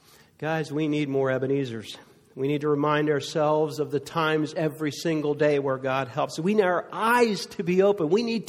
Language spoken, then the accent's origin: English; East Coast, United States; now in Texas, United States; I'm from the East Coast, and when I came to Texas, like, good night.